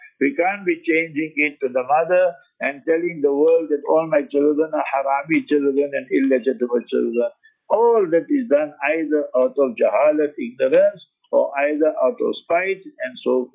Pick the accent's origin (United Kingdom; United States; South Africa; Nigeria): South Africa; Heidelberg, Gauteng; Heidelberg is my hometown, I'm born and bred there.